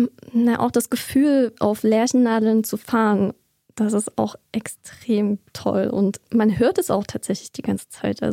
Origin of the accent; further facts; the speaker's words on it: eastern Germany, Germany; Naja, also ich bin ja eigentlich aus dem Osten.